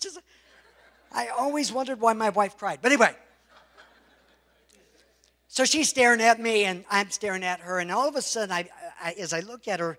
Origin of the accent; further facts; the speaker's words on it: United States; I'm thankful that I grew up in America.